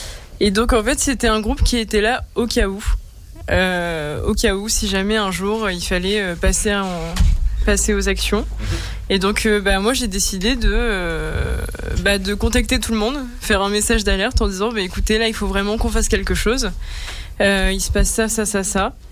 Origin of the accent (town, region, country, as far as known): North, France; now in Grenoble, France